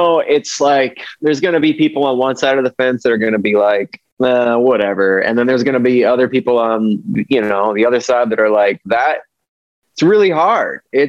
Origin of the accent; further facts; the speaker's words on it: Ohio, United States; I said route. I'm from Ohio.